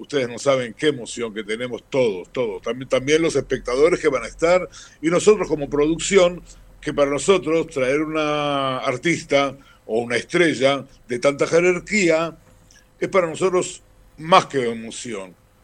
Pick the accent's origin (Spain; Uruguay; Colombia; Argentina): Uruguay; vos te creías que yo soy argentino, pero yo soy uruguayo.